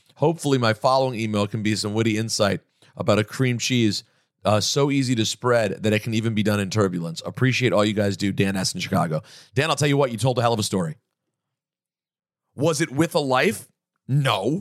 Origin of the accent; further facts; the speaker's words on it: Montreal, Quebec, Canada; One of the things I dearly miss from my hometown. Not sure how well you know Montreal